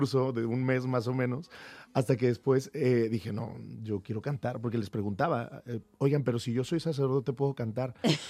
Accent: Huamantla, Tlaxcala, Mexico; Ahí empecé cuando tenía 16 años, 17, hice un programa en la radio de mi pueblo.

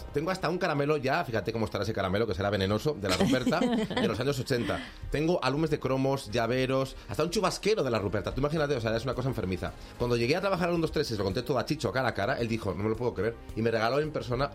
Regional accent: Cantabria, Spain; es bastante habitual, sobre todo en Cantabria, que es donde yo provengo de Cantabria

